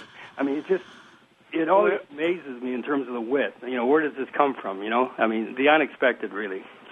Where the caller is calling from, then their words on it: Champaign, Illinois, United States; Champaign.